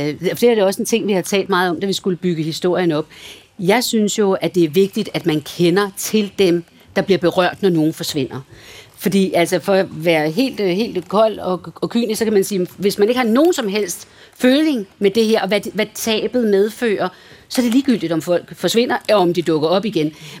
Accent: Hvalsø, Zealand, Denmark; jeg skrev på et tidspunkt en bog, der foregår i Hvalsø, hvor jeg voksede op.

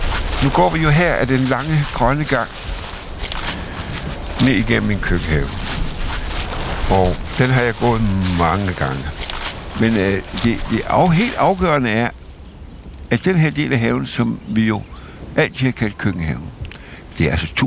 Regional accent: Region of Southern Denmark, Denmark; accent: South Jutlandic; Ja, jeg snakkede sønderjysk. Det var jeg voksen op nede i Sønderjylland.

